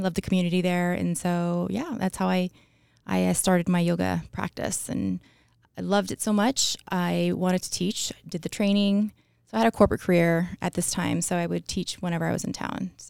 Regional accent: Hawaii, United States; moved away as an adult; now in Boise, United States; I am originally from Hawaii. So I was born and raised on Oahu.

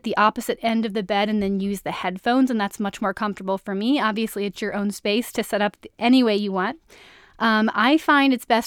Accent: Virginia, United States; now in Los Angeles, United States; And I'm from Virginia, so I do miss that delicious home-style cooking, and I can't find a lot like it

